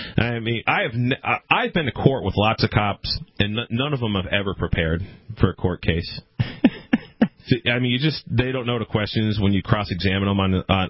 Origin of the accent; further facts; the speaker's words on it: Massachusetts, United States; Well, where I grew up in Western Mass, the locals are like, quote, suicide